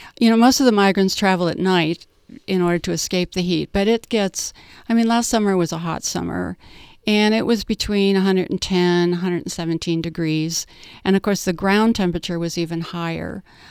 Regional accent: Tucson, Arizona, United States; I grew up in Tucson.

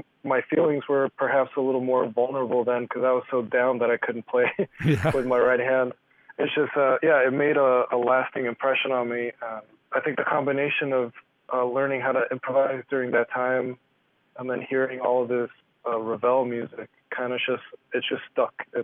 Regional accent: Cuba; growing up in Cuba, I feel like it's basically the same ingredients as far as the music is concerned.

